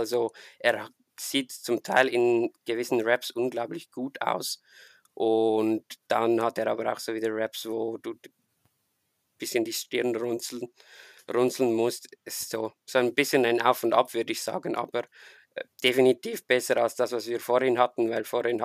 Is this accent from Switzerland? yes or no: yes; Switzerland; Man hört es mir vielleicht an. Ich komme aus der Schweiz.